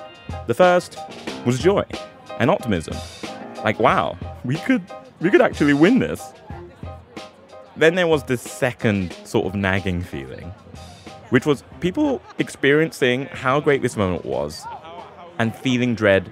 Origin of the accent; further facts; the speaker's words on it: London, United Kingdom; now in Brooklyn, United States; Arsenal are my hometown London team. A lot of the fans in the bar are just like me. There's quite a few Brits, lots of black 30-somethings.